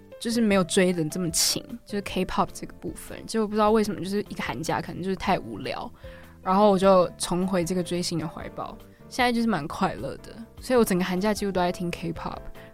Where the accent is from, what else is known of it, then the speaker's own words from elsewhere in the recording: Chiayi, Taiwan; 就是嘉义的家，就是我的故乡。